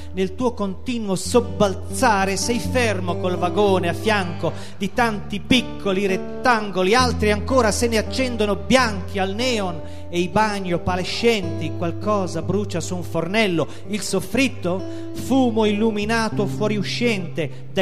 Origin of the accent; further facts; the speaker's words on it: Faenza, Emilia-Romagna, Italy; accent: Faenza dialect; usando anche il mio dialetto di Faenza